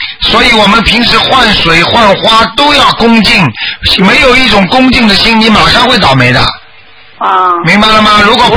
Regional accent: China; 这就我们中国人讲的日有所思夜有所梦

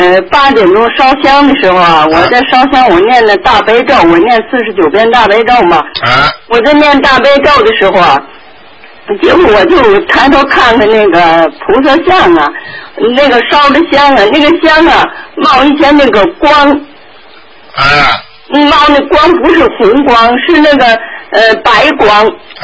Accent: Beijing, China; 我是北京的嘛

